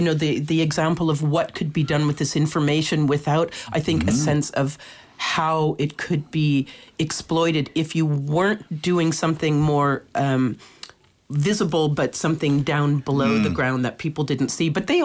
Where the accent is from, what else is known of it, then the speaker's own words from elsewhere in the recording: United States; as an American, I had my absentee vote, so I did my vote.